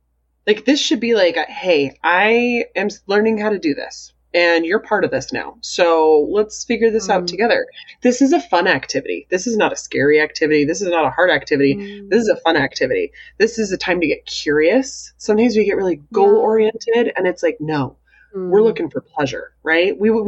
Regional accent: Idaho, United States; I grew up in Idaho, which is a very practical state.

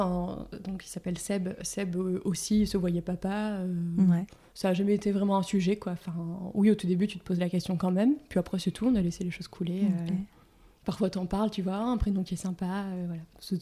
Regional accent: Lille, Hauts-de-France, France; j'ai 31 ans, je suis lilloise, je suis maman de Billy qui a 9 mois, qui est une fille. Et je suis de formation juriste, mais reconvertie, et je suis en train d'ouvrir mon coffee shop à Lille, dans le Vieux-Lille.

